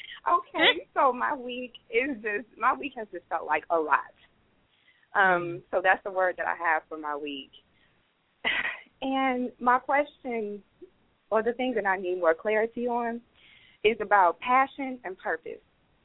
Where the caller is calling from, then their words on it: Houston, Texas, United States; I'm calling from Houston.